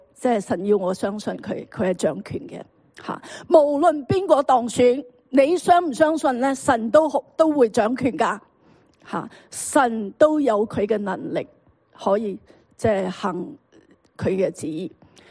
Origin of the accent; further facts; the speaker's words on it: China; 我哋都中国人都讲过一句说话吓